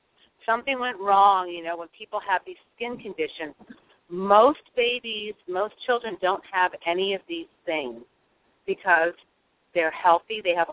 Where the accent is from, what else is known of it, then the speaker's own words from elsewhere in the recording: San Diego, California, United States; I grew up in San Diego, and my mom used to put us in the sun as babies.